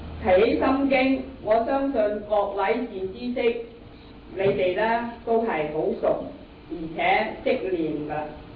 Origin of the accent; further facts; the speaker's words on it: Guangdong, China; 有的时候我们广东人说斋呢好像举起上来就乱龙那样